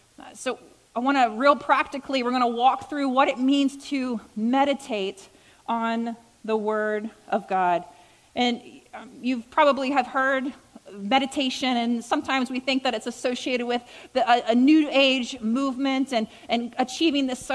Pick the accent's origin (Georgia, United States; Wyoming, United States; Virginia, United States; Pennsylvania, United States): Virginia, United States; And my pawpaw, I grew up in Virginia, and my pawpaw, he raised cattle.